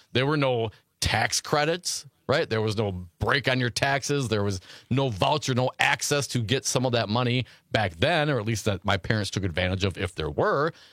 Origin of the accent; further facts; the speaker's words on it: Stevensville, Wisconsin, United States; I grew up in Stevensville, up north there. Hey, not too far out of Appleton, Wisconsin.